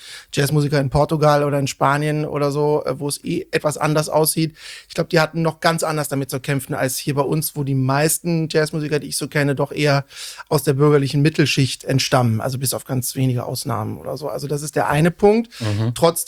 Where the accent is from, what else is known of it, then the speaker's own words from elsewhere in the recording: Cologne, North Rhine-Westphalia, Germany; also born or lived in Bonn; ich bin in Köln seit meinem dritten Lebensjahr aufgewachsen und habe auch die meiste Zeit bis auf ein paar Exkurse meines Lebens bisher hier verbracht.